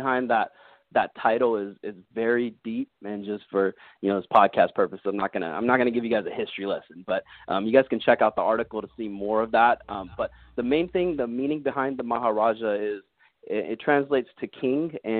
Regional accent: United States; born there; I was born in the United States, so it's still funny to me.

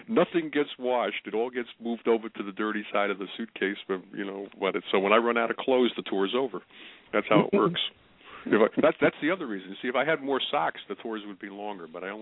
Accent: Long Island, New York, United States; I was originally brought up on, I grew up on Long Island, so still had a lot of friends and fans out there

